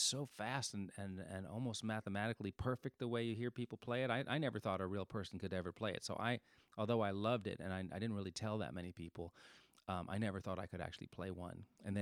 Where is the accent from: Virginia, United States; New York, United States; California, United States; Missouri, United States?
New York, United States; New York City; But I grew up in New York City, which is a weird place to fall in love with the banjo